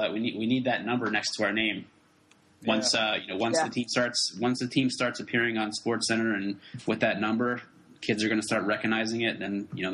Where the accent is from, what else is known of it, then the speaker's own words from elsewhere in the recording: New Jersey, United States; I grew up in New Jersey. Come on.